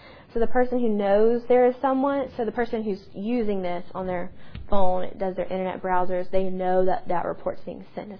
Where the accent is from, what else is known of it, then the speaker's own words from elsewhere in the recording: the South, United States; accent: southern; Yeah, and then my southern accent really doesn't help.